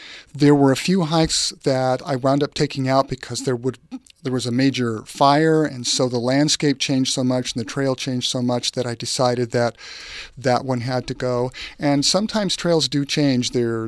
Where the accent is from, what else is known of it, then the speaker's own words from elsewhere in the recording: Anderson, California, United States; also born or lived in Redding; Yes, I was born and raised in Shasta County. I was born in Redding and raised just outside of Anderson, California, in the cow pastures next to the foothills.